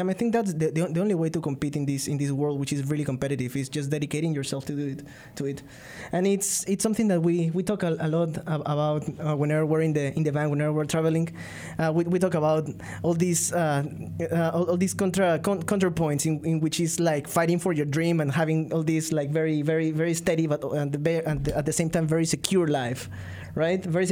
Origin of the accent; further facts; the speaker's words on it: Peru; moved away as an adult; I'm originally from Peru.